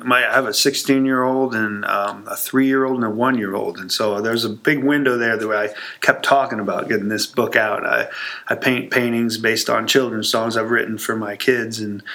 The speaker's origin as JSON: {"language": "English", "town": "Mount Ayr", "region": "Iowa", "country": "United States", "tie": "born there", "lives_now": "Coon Rapids, United States", "said": "I was born in Mount Air, Iowa, southern Iowa, tiny little town, about 1,000 people, and it's where my, you know, father still lives down in there."}